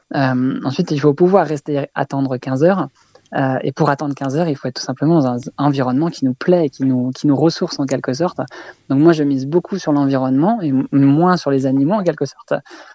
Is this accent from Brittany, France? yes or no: yes; Brittany, France; moi je suis natif de Bretagne, donc on a tourné ce film en Bretagne